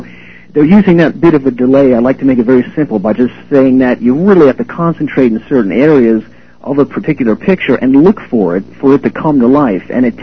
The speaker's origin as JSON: {"language": "English", "country": "United States", "said": "I decided to check in the United States, being an American."}